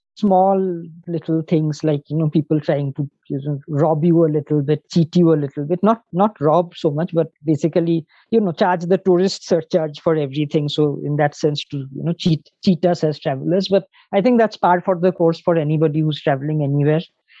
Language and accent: English; Shillong, Meghalaya, India; firstly, I'm from Shillong